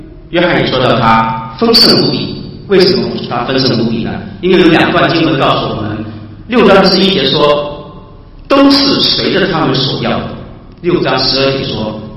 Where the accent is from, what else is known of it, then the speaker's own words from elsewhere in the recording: Hong Kong; 就是我们香港人叫